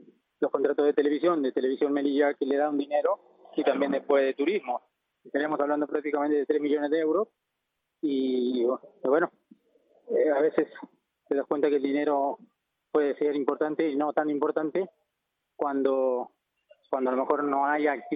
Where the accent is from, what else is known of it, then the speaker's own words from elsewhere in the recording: Argentina; accent: Argentine; habrás notado que por mi acento soy argentino y los argentinos somos muy pasionales.